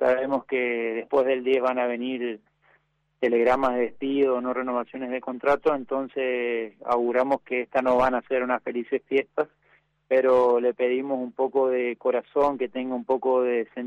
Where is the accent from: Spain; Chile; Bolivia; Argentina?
Argentina